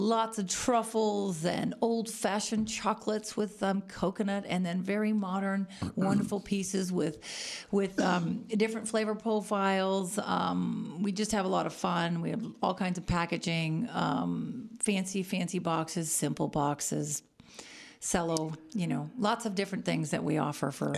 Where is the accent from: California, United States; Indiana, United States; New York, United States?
California, United States; Napa; I'm from Napa, born here in Napa at the Queen of the Valley Hospital, along with my brother, who is my partner in business